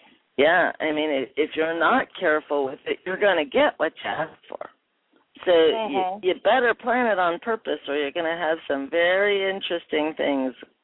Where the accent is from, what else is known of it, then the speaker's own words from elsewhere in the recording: Midwest, United States; now in Florida, United States; I remember growing up in the Midwest. Every single year on Good Friday, it would be stormy.